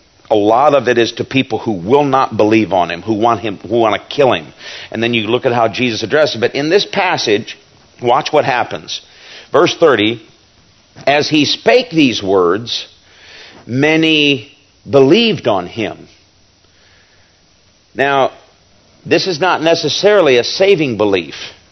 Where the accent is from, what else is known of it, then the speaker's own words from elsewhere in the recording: United States; I am an American, What I mean is I'm free.